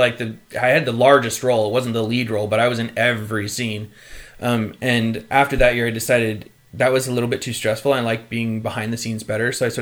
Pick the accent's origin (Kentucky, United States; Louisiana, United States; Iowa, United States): Iowa, United States; Mount Vernon; I was born in a small town in Iowa, Mount Vernon, Iowa. I grew up on a farm 4 miles outside that town.